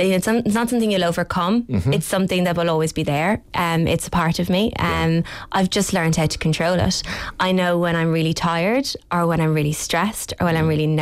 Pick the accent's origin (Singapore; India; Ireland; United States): Ireland; Waterford, Munster; Waterford City. Grew up there my whole life. Went to primary school there. Went to secondary school there. That's where my heart is.